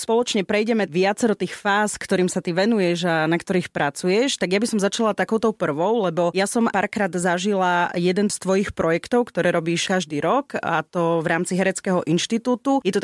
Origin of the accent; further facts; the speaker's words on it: Humenné, Prešov Region, Slovakia; v tom malom meste, kde ja som zosniny, z Humenného, nemáme tie divadlá, rádia, televízie.